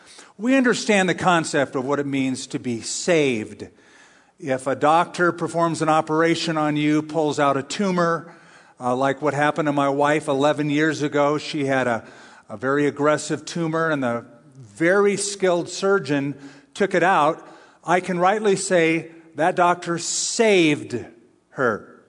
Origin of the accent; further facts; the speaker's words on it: California, United States; I'm a tall man. I'm an old man. I'm a German. In my origin, I'm a Californian